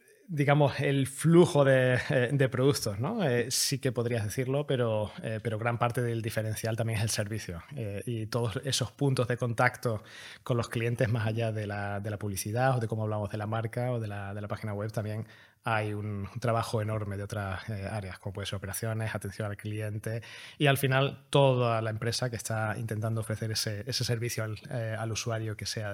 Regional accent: Extremadura, Spain; soy extremeño. Al final me cruzo el país. No, estaba viviendo fuera. Viví muchos años fuera de España

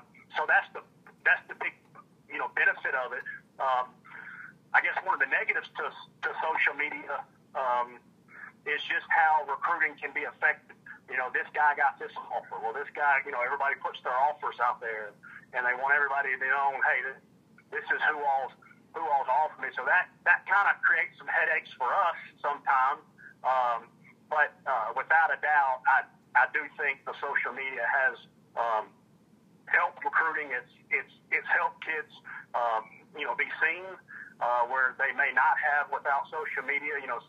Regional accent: Jackson, Mississippi, United States; But you take me for an example. I was from Jackson, Mississippi. I played at Holmes. I had never heard of Pearl River.

